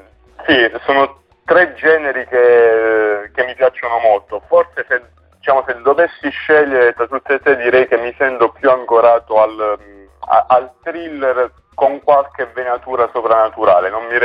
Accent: Manfredonia, Apulia, Italy; 25 anni, quasi 26 ormai, il 9 febbraio, e sono nato e cresciuto a Manfredonia, dove ho frequentato il liceo socio-psicopedagogico all'Istituto Roncalli.

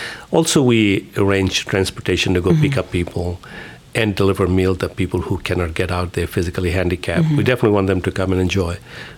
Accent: Bangladesh; English is a second language; growing up in Bangladesh, we eat rice at least twice a day

